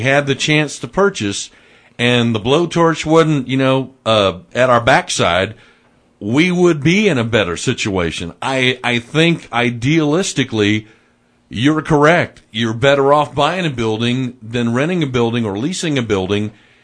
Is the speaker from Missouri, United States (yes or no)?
yes; Missouri, United States; Now, I grew up in North St. Louis County, and so our library, if we went to our, you know, our library, I think it was probably maybe 20 minutes away, 25 minutes away, okay?